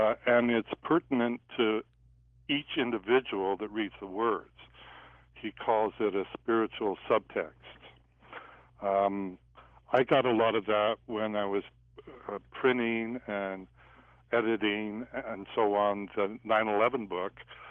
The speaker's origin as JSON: {"language": "English", "town": "Ogden", "region": "Utah", "country": "United States", "tie": "born there", "said": "I was born in Ogden, Utah."}